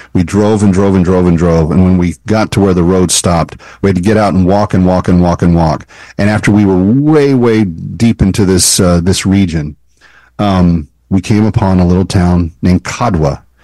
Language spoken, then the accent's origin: English; United States; because just being an American, they think that you're automatically wealthy